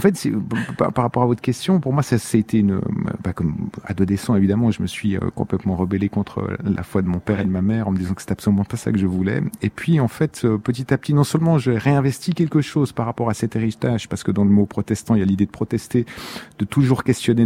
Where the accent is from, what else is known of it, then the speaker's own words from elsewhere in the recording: Switzerland; now in France; Et puis les protestants, quand j'étais petit, étaient majoritaires en Suisse.